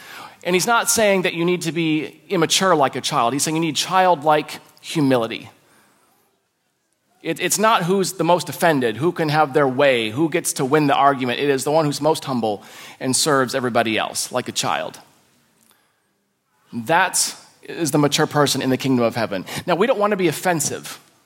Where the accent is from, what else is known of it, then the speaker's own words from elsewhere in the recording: Australia; Someone called me a Kiwi and I'm from Australia.